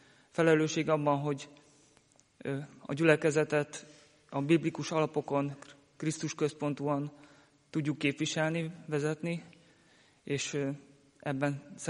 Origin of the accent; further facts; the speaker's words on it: Vésztő, Békés, Hungary; Én vésztői származású vagyok Békés megyéből.